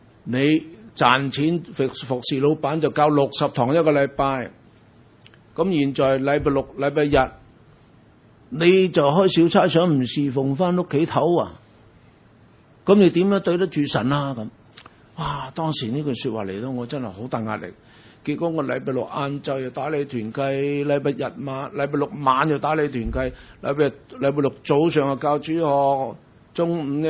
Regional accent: Hong Kong; 其实我哋香港人呢好特别㗎

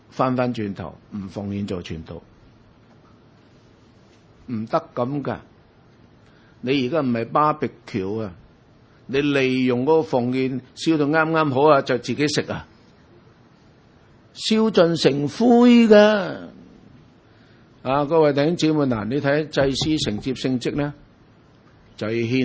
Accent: Hong Kong; 其实我哋香港人呢好特别㗎

